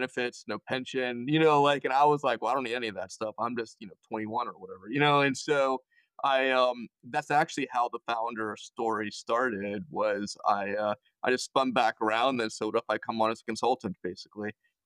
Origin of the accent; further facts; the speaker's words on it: Pittsburgh, Pennsylvania, United States; And really what happened was that I'm from Pittsburgh